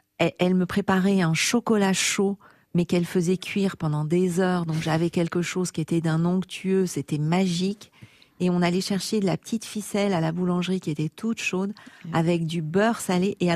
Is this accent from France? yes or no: yes; France